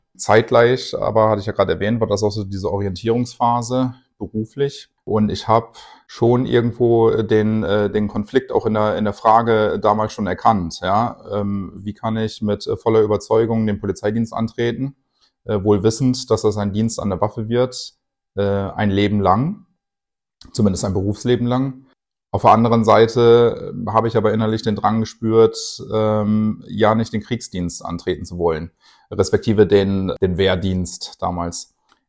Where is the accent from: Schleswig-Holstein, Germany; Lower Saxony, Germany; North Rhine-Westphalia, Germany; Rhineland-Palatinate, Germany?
Lower Saxony, Germany; Ich bin in Niedersachsen groß geworden, an der Nordsee.